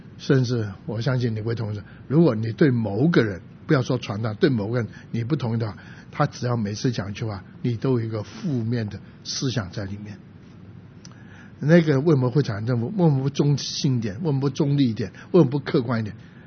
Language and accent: Chinese; Guangdong, China; 这个话我们广东人更加清楚